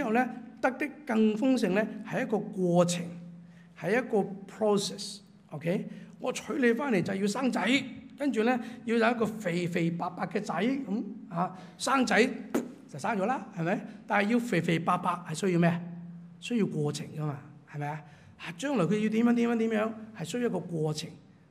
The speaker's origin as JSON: {"language": "Chinese", "country": "Hong Kong", "said": "我们香港人呢，国语就不难翻了"}